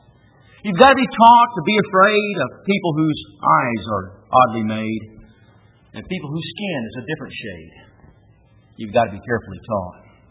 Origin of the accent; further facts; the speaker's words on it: United States; Never should I think that because I'm an American, I'm better than anybody else.